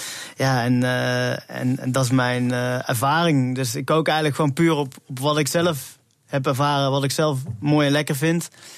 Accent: North Brabant, Netherlands; Maar het is, het is Brabants. En ook niet eens over heel Brabant kent het, maar waar ik vandaan kom noemen ze Petossi stamppot.

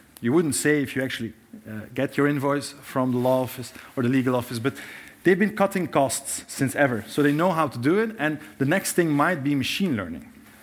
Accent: Belgium; I'm from Belgium, which is essentially a very small country with a very large problem because nothing really works in my country.

